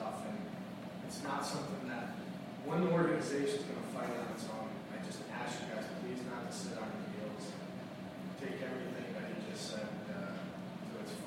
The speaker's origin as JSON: {"language": "English", "town": "Sardis", "country": "United States", "said": "I'm from Sardis, also a county resident."}